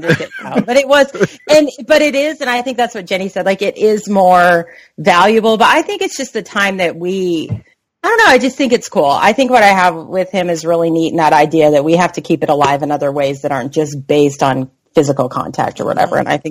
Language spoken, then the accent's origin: English; Pittsburgh, Pennsylvania, United States; I'm from Pittsburgh, actually, is where all my family lives